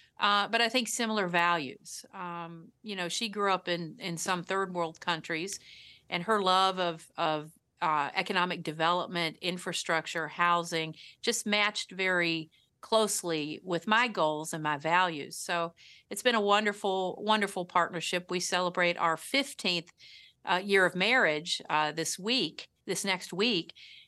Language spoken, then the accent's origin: English; Virginia, United States; I grew up in a house with no running water. We didn't have health care. My dad was a lead and a coal miner, later a construction worker.